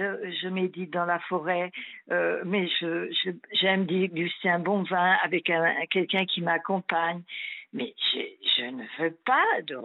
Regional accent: Brittany, France; j'ai un franc-parler, hein, je suis une bretonne en plus

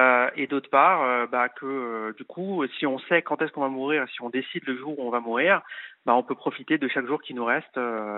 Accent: Nice, Provence-Alpes-Côte d'Azur, France; Bah, on vient de la même ville. Je suis niçois aussi.

